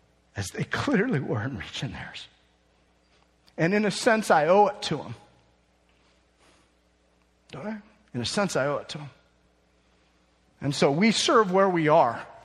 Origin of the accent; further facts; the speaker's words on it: United States; Honestly, I was starting to get frustrated as an American pastor, looking at what pastors were experiencing around the world